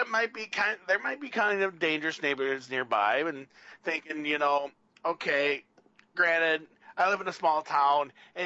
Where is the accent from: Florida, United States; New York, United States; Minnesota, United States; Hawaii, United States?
Minnesota, United States; Despite the fact that I grew up in Minnesota, was born and raised here, before this trip last August, this was the first time I'd ever been in the eastern half of Iowa.